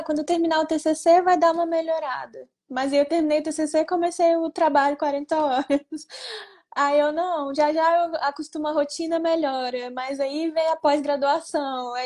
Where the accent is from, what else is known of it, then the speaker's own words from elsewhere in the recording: Brasília, Federal District, Brazil; sou daqui de Brasília. Eu tenho 26 anos, sou arquiteta e urbanista e eu formei aqui na UNB.